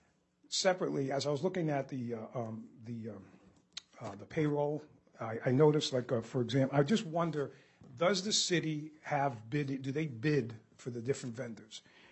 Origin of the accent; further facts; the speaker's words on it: New Jersey, United States; I came from New Jersey, which is a very high school district, very high taxation district.